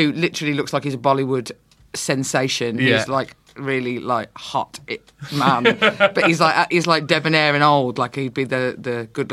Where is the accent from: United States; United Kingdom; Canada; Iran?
United Kingdom; Birmingham, West Midlands; I'm from Birmingham.